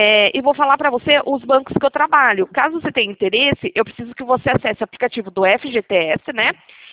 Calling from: Piracicaba, São Paulo, Brazil; Não, mas eu sou aqui de Piracicaba.

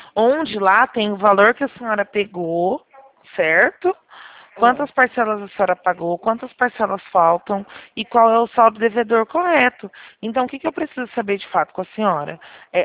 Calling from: Presidente Prudente, São Paulo, Brazil; Eu falo de Presidente Prudente

